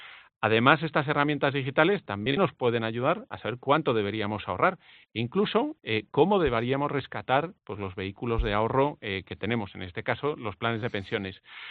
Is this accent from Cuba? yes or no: no; Spain; donde estamos tú y yo, Ángel, que somos españoles entre 44 y 64 años